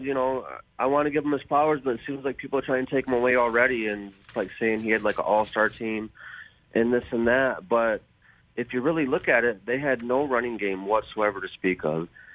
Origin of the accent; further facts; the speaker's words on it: Michigan, United States; A lot of us are. I'm from Michigan, so okay.